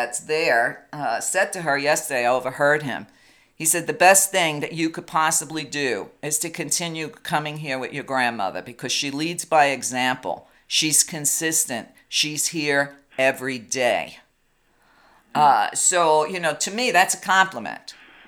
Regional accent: Brooklyn, New York, United States; I'm from Brooklyn and I am Italian.

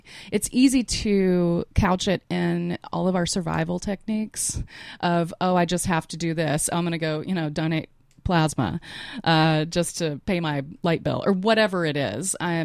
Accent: Asheville, North Carolina, United States; I grew up here in Asheville. I went to Oakley Elementary when I was a kid.

